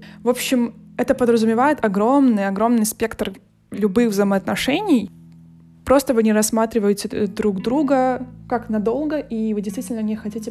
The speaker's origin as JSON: {"language": "Russian", "country": "Belarus", "lives_now": "Warsaw, Poland", "said": "Поскольку я живу в Варшаве, и я сама из Беларуси"}